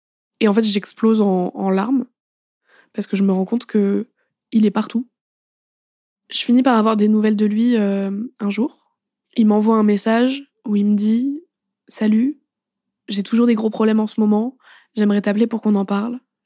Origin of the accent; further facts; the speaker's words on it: Paris, Île-de-France, France; je rentre chez moi, à Paris